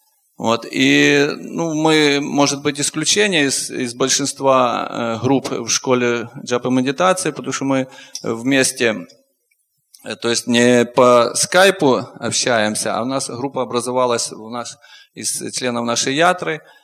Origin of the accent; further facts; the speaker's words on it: Ivano-Frankivsk, Ivano-Frankivsk Oblast, Ukraine; я из Ивано-Франковска.